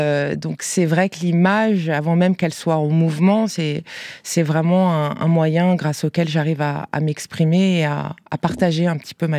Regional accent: France; Karine, Virginie et moi-même sommes des femmes, et pas que, nous sommes des femmes noires. Voilà, moi je suis française, fière de l'être

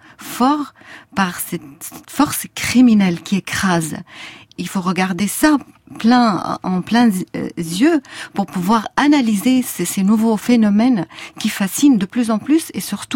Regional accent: Syria; Moi, je suis chrétienne de Syrie. Je suis syrienne avant tout, mais je suis chrétienne quand il s'agit de l'islam.

